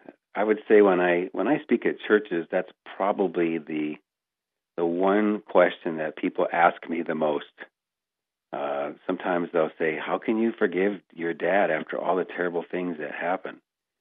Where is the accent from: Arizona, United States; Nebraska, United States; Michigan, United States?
Michigan, United States; now in Anchorage, United States; Well, originally from Michigan, not too far from the Grand Rapids area.